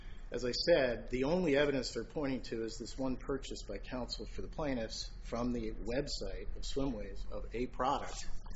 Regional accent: Virginia, United States; I thought we'd be in Virginia now and mm-hmm. in my home state litigating the case on the merits

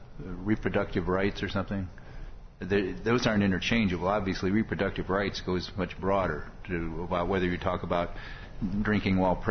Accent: Indiana, United States; I just want to focus that I'm from Indiana, where there's lots of plates

